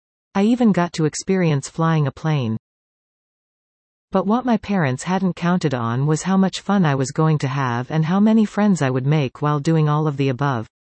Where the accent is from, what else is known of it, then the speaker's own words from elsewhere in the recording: Canada; As a kid growing up in Canada, I was well aware of Remembrance Day thanks to school events, but actually attending a ceremony was not a tradition for my family